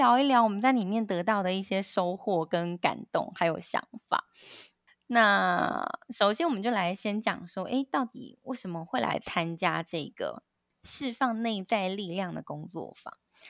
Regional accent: Taiwan; 就是因为我们都是台湾人嘛，就很兴奋

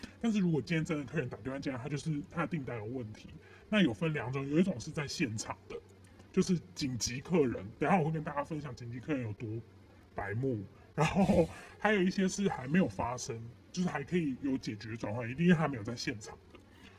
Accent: Taiwan; 你在讲这句话的同时，我也是台湾人，我怎么会瞧不起你？

